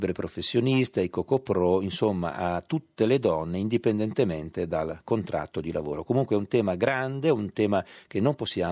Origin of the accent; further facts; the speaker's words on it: Milan, Lombardy, Italy; sono di Milano, ma comunque non c'entra niente